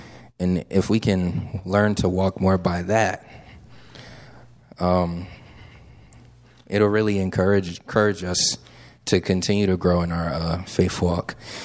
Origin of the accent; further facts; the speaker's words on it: Wilmington, Delaware, United States; I'm clearly not from Virginia. I'm actually from somewhere further up north, Wilmington, Delaware. I lived in the city for a good portion of my life